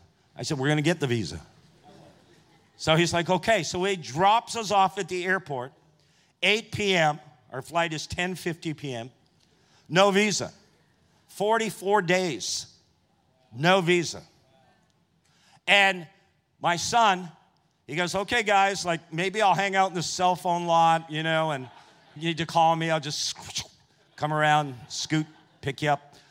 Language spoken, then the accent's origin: English; United States; now in Australia; I come from North America. Like, we're intense.